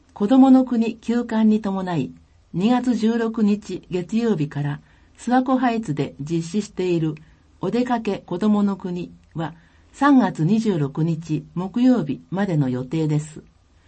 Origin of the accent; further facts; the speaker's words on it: New Zealand; Japanese is a second language; now in Japan; 私の母国ニュージーランドでは、子どもたちは幼い頃から先住民族の言葉である